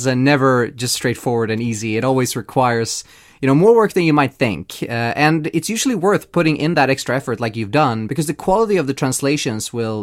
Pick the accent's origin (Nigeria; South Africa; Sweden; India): Sweden; English is a second language; now in Poland; Just a little trip to Sweden, like I try to do every once in a while to, you know, visit my home country, since it's so easy to get between Poland and Sweden.